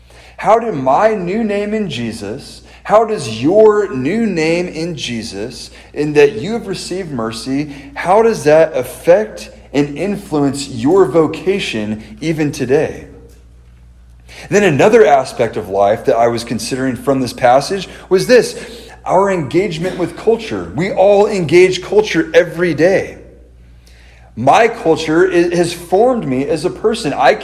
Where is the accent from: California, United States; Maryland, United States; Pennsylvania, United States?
California, United States; I'm from California. On my dad's side, I'm a fifth generation Californian. Before my family ever moved here, we were in Oklahoma.